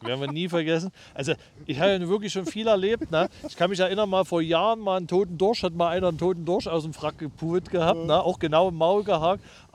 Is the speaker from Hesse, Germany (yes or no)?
no; Leipzig, Saxony, Germany; Ich bin selber in der Großstadt groß geworden, in Leipzig, ne?